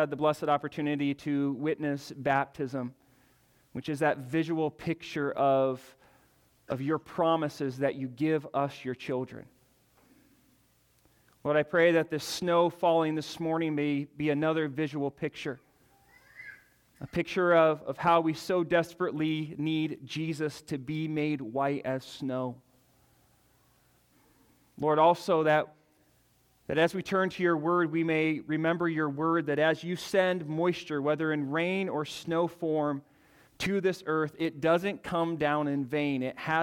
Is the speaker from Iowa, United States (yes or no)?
yes; Pella, Iowa, United States; I am from Pella, Iowa.